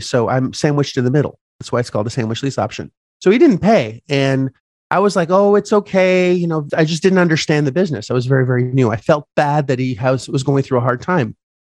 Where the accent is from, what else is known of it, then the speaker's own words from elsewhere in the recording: Canada; Oh, I'm from Canada. Oh, do you go there often? Yeah, I go back and forth.